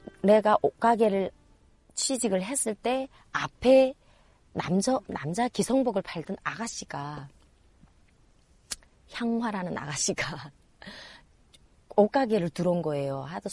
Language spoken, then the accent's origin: Korean; North Korea; also born or lived in Shanghai, China